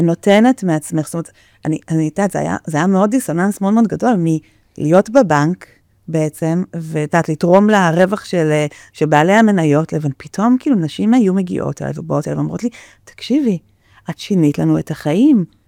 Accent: South Africa; now in Givatayim, Israel; תמיד הייתי ספורטאית, הייתי שחיינית מגיל מאוד צעיר, תמיד גדלתי בדרום אפריקה ושם עשיתי המון ספורט

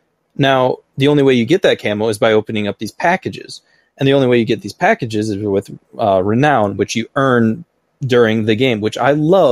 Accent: United States; Yeah, we're both American.

